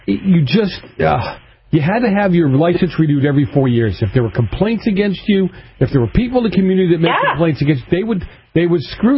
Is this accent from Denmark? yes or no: no; Boston, Massachusetts, United States; No, I grew up in Boston in the 70s, heavy mafia influence.